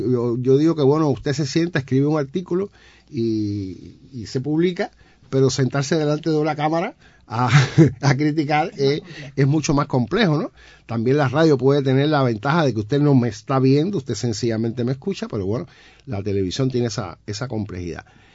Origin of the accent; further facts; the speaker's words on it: Cuba; ya se sabe cómo somos los cubanos